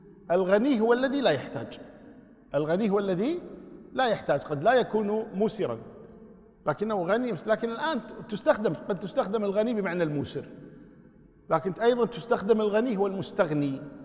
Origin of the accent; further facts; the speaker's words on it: Kuwait; كمثال عندنا في الكويت